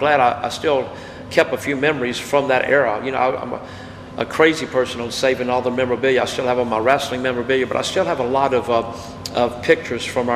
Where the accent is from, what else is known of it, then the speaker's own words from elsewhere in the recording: Memphis, Tennessee, United States; here we are from Memphis, though here we are from the South going into the room, right?